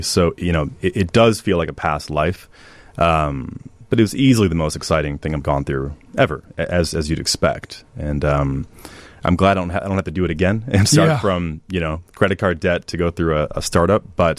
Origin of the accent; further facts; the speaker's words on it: Michigan, United States; being very frustrated by the inefficiency of the computer repair shop in my hometown in Michigan